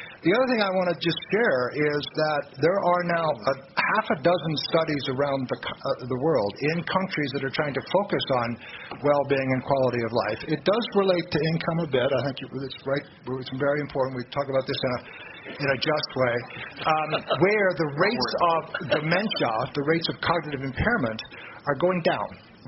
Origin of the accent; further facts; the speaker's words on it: London, United Kingdom; London is my hometown. You should never tell from my accent.